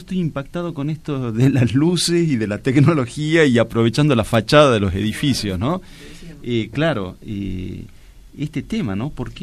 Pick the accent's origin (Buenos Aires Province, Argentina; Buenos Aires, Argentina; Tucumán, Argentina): Tucumán, Argentina; now in Catamarca, Argentina; Yo soy tucumano, soy adoptado catamarqueño, digamos.